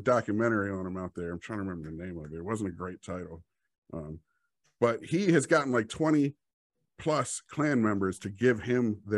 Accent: Oxon Hill, Maryland, United States; Like I said, we grew up in Oxon Hill. We had to fight all the time because we were white kids, but all our best friends were black folks.

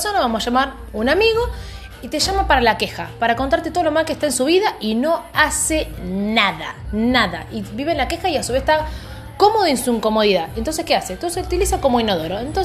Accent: Argentina; así somos nosotros, así somos los argentinos.

